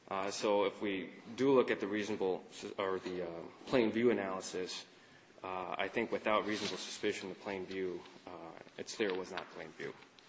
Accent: Ashland, United States; I'm from Ashland. We have a lot of people who drive around with weapons that time of year.

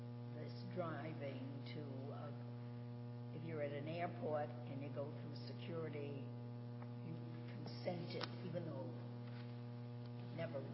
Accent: New York, United States; when I drive in Wisconsin and I'm from New York

